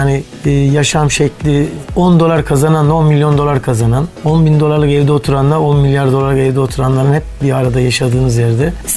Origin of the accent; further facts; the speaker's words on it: Ankara, Turkey; now in Istanbul, Turkey; 1961 Ankara doğumluyum. Hı hı. Ankara'da büyüdüm. Ankara'da lise, üniversiteye okudum.